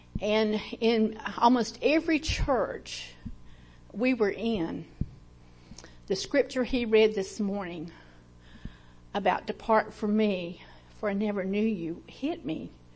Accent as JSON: {"language": "English", "region": "Georgia", "country": "United States", "tie": "born or raised there", "said": "I was raised in the South, in Georgia, in the deep South."}